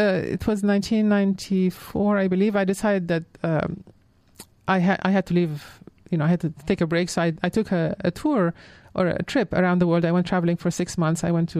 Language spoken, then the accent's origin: English; Egypt; growing up in Egypt in an upper middle class community